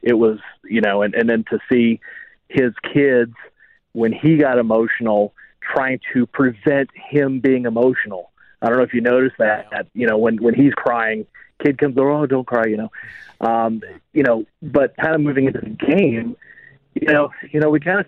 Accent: Olathe, Kansas, United States; Hey, no worries. Actually, I'm from Olathe.

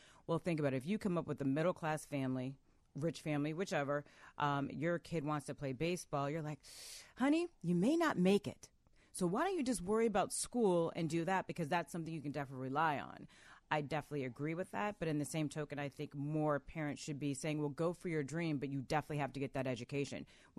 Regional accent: Arizona, United States; My dad, when I'm from Arizona, we would go to Dodger Stadium a lot.

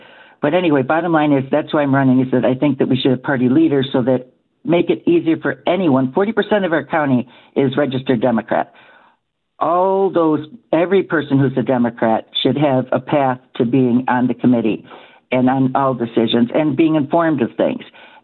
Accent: Buffalo, New York, United States; growing up in Buffalo and working in our Amherst party

